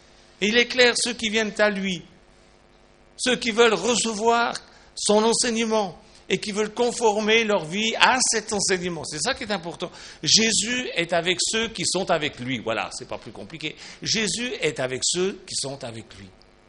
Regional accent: Switzerland; Chez nous, en Suisse

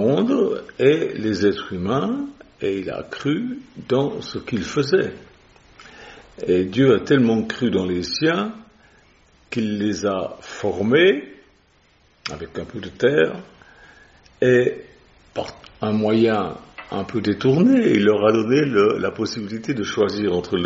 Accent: Switzerland; devant chez moi en Suisse, il y avait un champ

